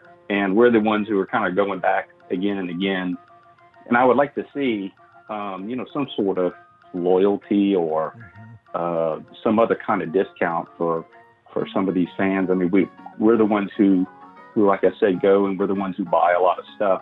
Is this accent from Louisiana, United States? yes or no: yes; Louisiana, United States; And as an example, we're from Louisiana.